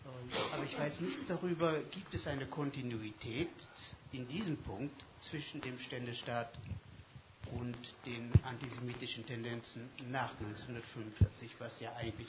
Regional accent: Germany; now in Linz, Austria; Sie hören an meiner Sprache, ich komme aus Deutschland. Ich lebe aber 20 Jahre in Linz.

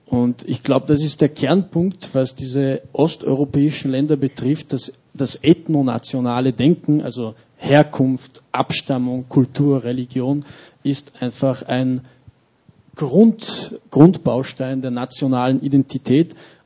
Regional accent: Austria; born there; ich bin in Österreich geboren, aber meine Familie stammt auch ursprünglich aus Osteuropa.

